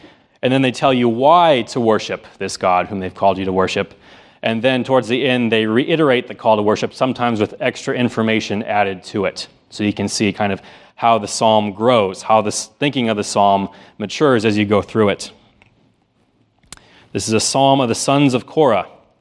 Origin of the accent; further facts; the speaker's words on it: Nebraska, United States; Of course, I was born and raised just south of Omaha, and I was pretty used